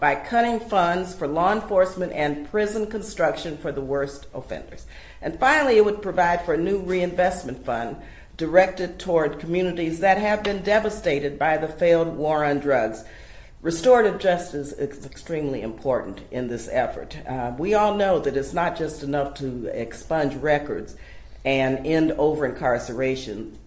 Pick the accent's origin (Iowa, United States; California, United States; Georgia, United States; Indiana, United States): California, United States; not only in my home state of California